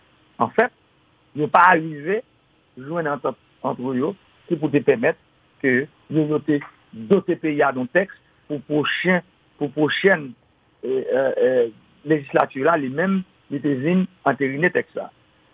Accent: Haiti; Je suis un haïtien

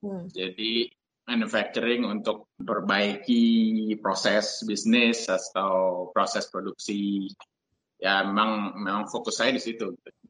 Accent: Jakarta, Indonesia; born there; Jakarta, Indonesia.

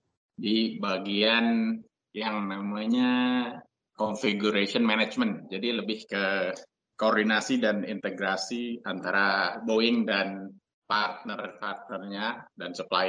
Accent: Jakarta, Indonesia; born there; Jakarta. Jakarta, Indonesia.

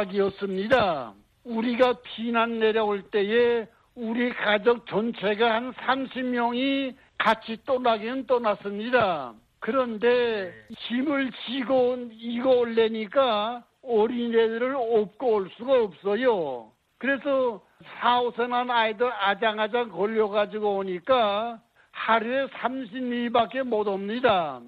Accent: North Korea; now in South Korea; 저도 북한에서 온 사람인지라

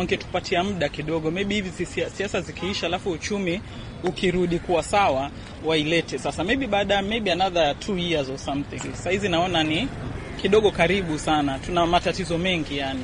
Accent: Kenya; Mimi ni Mkenya halisi

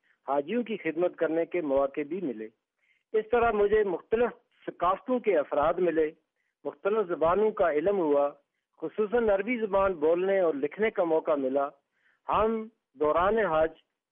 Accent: Garhi Dupatta, Azad Kashmir, Pakistan; میں گڑی دوپٹہ ضلع مظفر آباد آزاد کشمیر کا رہنے والا ہوں. اس وقت میری عمر 55 سال ہے اور میں ڈگری کالج گڑی دوپٹہ میں بطور اسسٹنٹ پروفیسر تدریس کے فرائض انجام دے رہا ہوں.

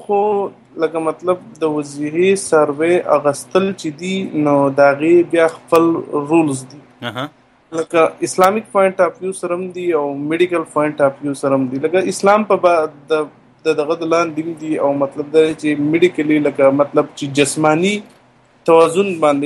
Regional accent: Swat, Khyber Pakhtunkhwa, Pakistan; now in United States; زما تعلق بیسیک د سواد مټ تحصیل خرړې کلی سره ده او دلته کې زو په نیو جرسی

